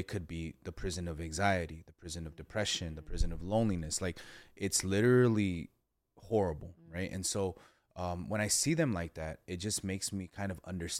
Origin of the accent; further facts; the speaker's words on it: Los Angeles, California, United States; I grew up in Ramona Gardens, Project Housing, east side of LA.